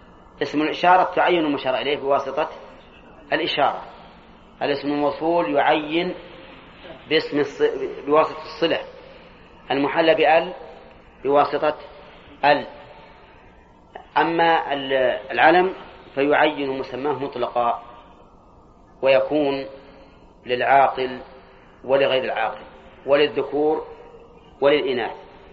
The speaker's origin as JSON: {"language": "Arabic", "region": "Al-Qassim", "country": "Saudi Arabia", "said": "أظن كنية عندنا في القصيم"}